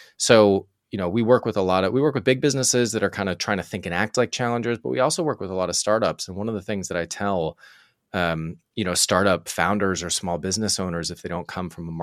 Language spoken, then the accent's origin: English; Boston, Massachusetts, United States; also born or lived in Montreal; I'm from Boston, like you mentioned, but I went to school in Montreal, in Quebec.